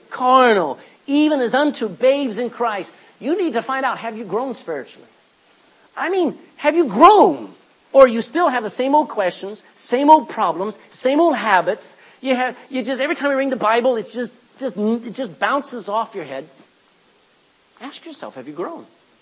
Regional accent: Texas, United States; now in Ireland; When I was in America, that's how I was as a Texan.

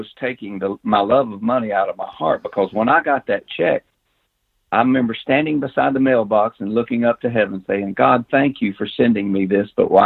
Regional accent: North Carolina, United States; I grew up in North Carolina, went to church as a little boy.

